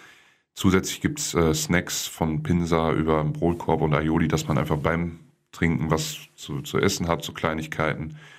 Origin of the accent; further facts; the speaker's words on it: Kleve, North Rhine-Westphalia, Germany; Und da Kleve meine Heimat ist und gerne hier wohne